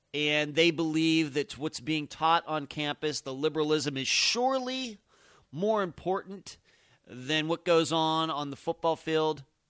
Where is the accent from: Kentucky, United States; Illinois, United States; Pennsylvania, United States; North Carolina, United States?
Pennsylvania, United States; Pittsburgh; being that I grew up in the Pittsburgh area, and I've been a Pitt fan, you're either a Pitt fan or you're a Penn State fan in Pennsylvania.